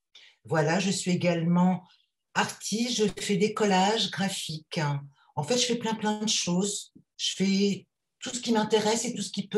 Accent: Paris, Île-de-France, France; je suis une Parisienne de 54 ans, anciennement journaliste, j'ai travaillé dans la presse pendant 30 ans.

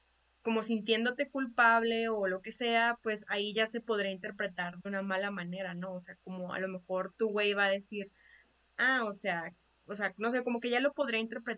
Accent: Chihuahua, Mexico; tú y yo somos de Chihuahua y sabemos que eso pasa cada 5 minutos

